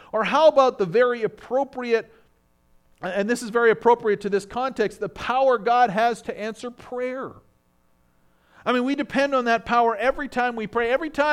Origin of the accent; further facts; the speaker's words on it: Canada; As many of you know, I grew up in Canada.